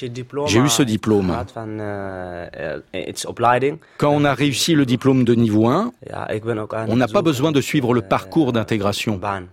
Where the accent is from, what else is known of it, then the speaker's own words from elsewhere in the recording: Eritrea; now in Netherlands; je viens d'Érythrée et je vis aux Pays-Bas depuis 3 ans. Je suis parti d'Érythrée par l'Éthiopie, le Soudan, la Libye, l'Italie et voilà, maintenant je suis là.